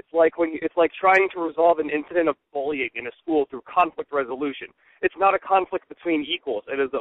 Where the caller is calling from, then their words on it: Clinton Township, New Jersey, United States; I'm calling from Clinton Township, New Jersey.